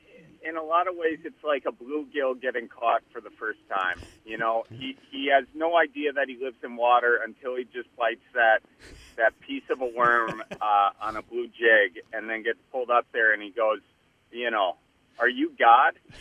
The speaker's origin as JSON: {"language": "English", "region": "Wisconsin", "country": "United States", "said": "Well, I'm from Wisconsin, obviously, yeah."}